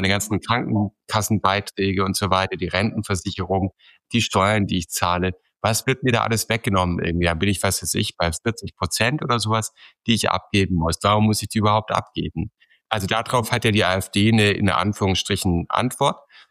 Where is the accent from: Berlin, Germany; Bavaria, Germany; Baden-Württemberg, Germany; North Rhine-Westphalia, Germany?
Baden-Württemberg, Germany; Sie haben Baden-Württemberg angesprochen, was mich persönlich auch sehr interessiert, weil ich komme aus der Gegend